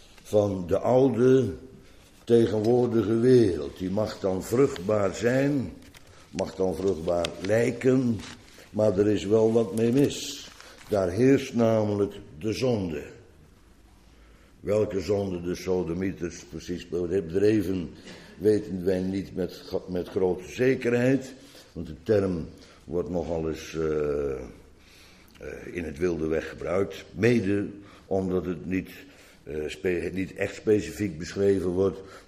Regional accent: Netherlands; En wij als Nederlanders zouden dat zeker bedenken.

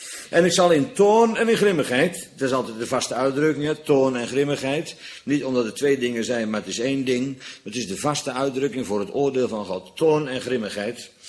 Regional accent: Netherlands; Als Nederlander vind ik dat altijd prachtig.

